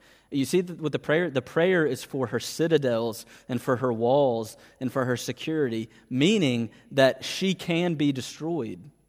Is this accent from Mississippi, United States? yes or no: yes; Natchez, Mississippi, United States; moved away as an adult; I grew up in Natchez, Mississippi, right on the Mississippi River in the deep south. It's a small tourist town. It's a beautiful little town. And I was there for 18 years.